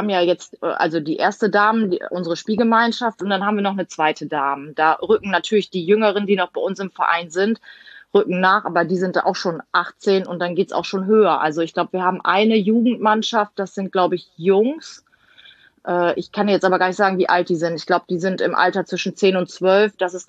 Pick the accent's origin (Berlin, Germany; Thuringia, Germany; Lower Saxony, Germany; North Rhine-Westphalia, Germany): Lower Saxony, Germany; Emden; born there; Also, ich komme ja gebürtig aus Emden